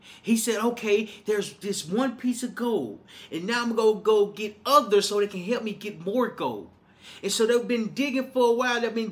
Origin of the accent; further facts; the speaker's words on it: Little Rock, Arkansas, United States; Moving back to my hometown, Little Rock, Arkansas, is new information.